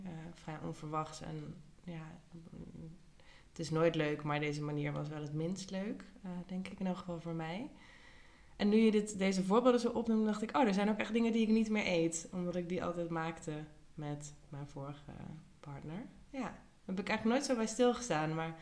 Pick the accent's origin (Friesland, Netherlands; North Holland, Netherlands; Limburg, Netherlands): Limburg, Netherlands; Ik kom uit Zuid-Limburg. Dus ik ben sowieso opgegroeid met een hele Bourgondische.